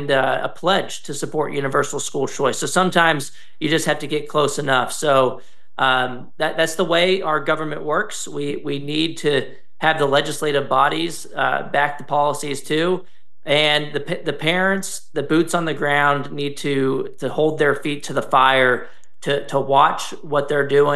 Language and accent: English; Texas, United States; This is true in my home state of Texas too.